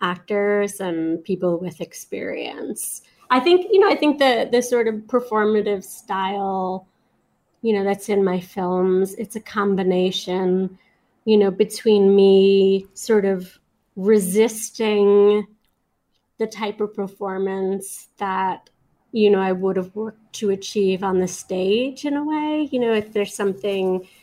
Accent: New York, United States; born or raised there

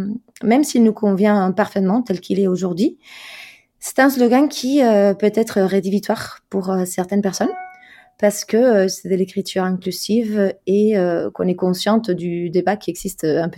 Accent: Spain; French is a second language; Je suis espagnole, donc effectivement, ah.

